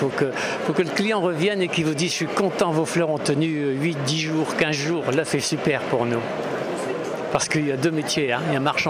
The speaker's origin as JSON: {"language": "French", "region": "Hauts-de-France", "country": "France", "said": "Moi, je suis des Hauts-de-France. Alors, donc, je suis malheureusement loin du midi, même loin de la Bretagne."}